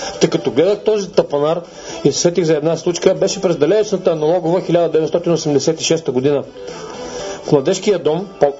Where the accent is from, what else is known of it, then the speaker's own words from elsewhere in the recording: Burgas, Burgas Province, Bulgaria; Е, аз все пак съм бургазлия.